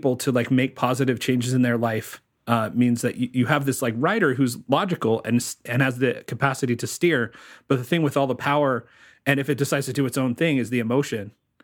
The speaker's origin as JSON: {"language": "English", "town": "Dallas-Fort Worth", "region": "Texas", "country": "United States", "tie": "born or raised there", "said": "Well, I grew up in Dallas-Fort Worth, and the H.R. Puffin stuff characters were still active."}